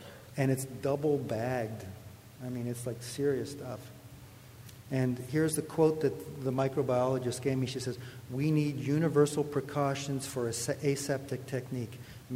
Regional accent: Canada; accent: Canadian; there's my Canadian accent

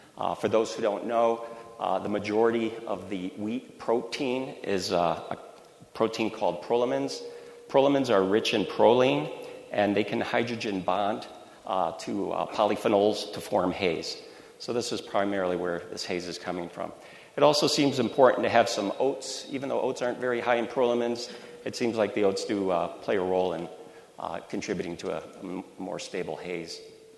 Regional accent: Connecticut, United States; I'm from Connecticut, and I go up there every year, but no one ever mentioned New England IPAs to me.

